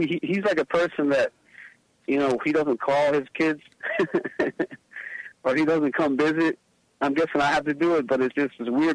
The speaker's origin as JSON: {"language": "English", "country": "Ecuador", "lives_now": "United States", "said": "He's from Ecuador. I'm from Ecuador also. So he came to the U.S. and got married to my stepmother"}